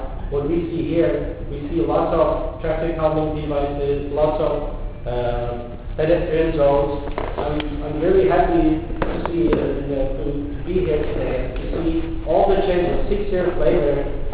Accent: Prague, Czechia; I'm from Prague.

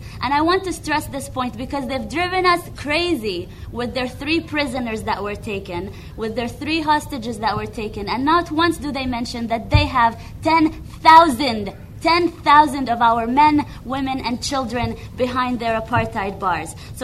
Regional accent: Lebanon; I'm a Palestinian refugee, third-generation refugee to Lebanon, meaning my grandparents were kicked out of Haifa, meaning I grew up a refugee in Lebanon.

